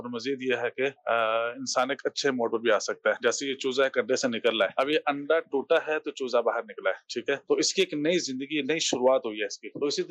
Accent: Gujranwala, Punjab, Pakistan; عرض کر رہا ہوں. میرا تعلق گوجرانوالہ سے ہے.

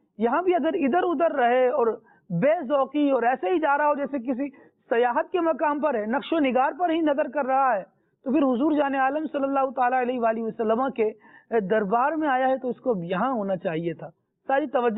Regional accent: Pakistan; میں نے عرض کی جی میں بھی پاکستانی ہوں

